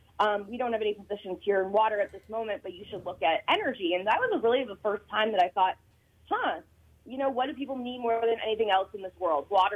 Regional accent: Cleveland, Ohio, United States; So I'm born and raised in Cleveland, Ohio, which is very commonly known as a Rust Belt city, very coal and oil centric.

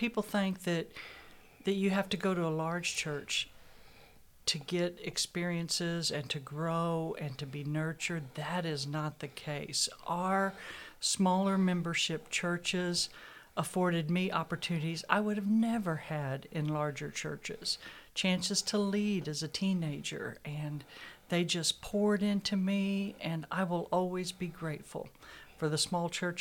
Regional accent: Missouri, United States; I grew up near St. Louis, and I was a St. Louis Cardinals fan.

